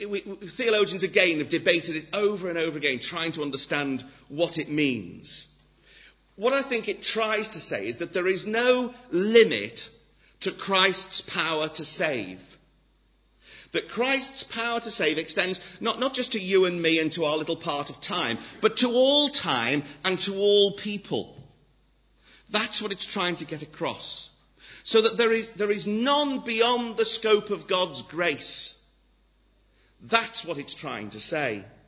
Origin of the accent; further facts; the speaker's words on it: England, United Kingdom; It sounds a ridiculous doctrine to us because we're English